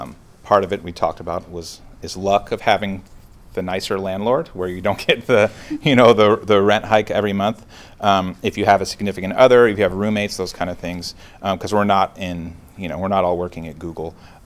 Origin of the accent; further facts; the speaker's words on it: Oakland, California, United States; I grew up in Oakland area where I grew up around a lot of police, firefighters, just through my family and stuff, and social workers.